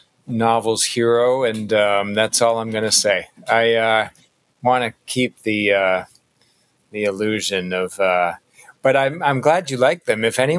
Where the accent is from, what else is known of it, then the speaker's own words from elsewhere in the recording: Midwest, United States; One, I grew up in the Midwest